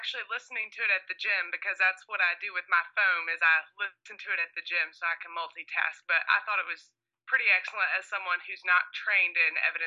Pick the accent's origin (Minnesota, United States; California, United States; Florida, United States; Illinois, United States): Florida, United States; accent: southern; I'm actually from the panhandle of Florida, and it's a little like lower Alabama there, so it confuses people sometimes